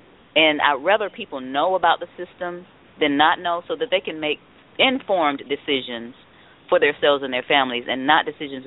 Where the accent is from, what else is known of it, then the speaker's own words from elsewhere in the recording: Detroit, Michigan, United States; And you know, I grew up in Detroit.